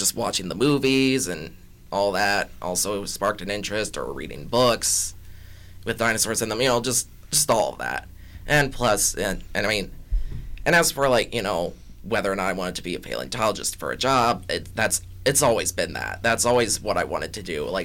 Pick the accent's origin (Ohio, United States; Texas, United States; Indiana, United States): Indiana, United States; Michigan City; born there; I'm originally from Michigan City, Indiana, actually, which isn't that far from Chicago.